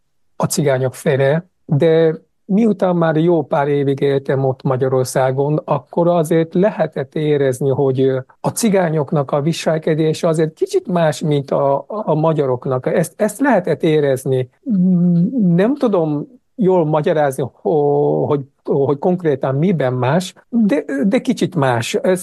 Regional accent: Japan; Hungarian is a second language; miután megtudták, hogy én japán vagyok, nagyon kedvesek voltak.

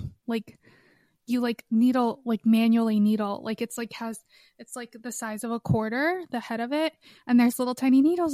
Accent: Florida, United States; I like barely used moisturizer or lotion when I was growing up in Florida.

